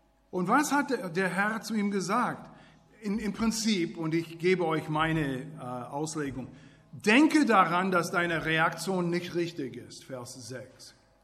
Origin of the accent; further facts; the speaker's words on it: United States; Habt ihr gewusst, als ich aufgewachsen bin, ich bin Amerikaner, ich wusste nicht, wie man das macht.